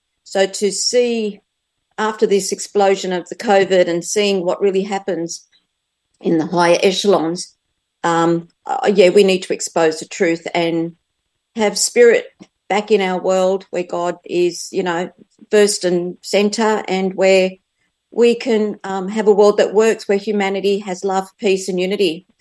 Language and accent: English; Sydney, New South Wales, Australia; now in Shoalhaven, Australia; And I grew up in Sydney. I'm now in a country town, the Shoalhaven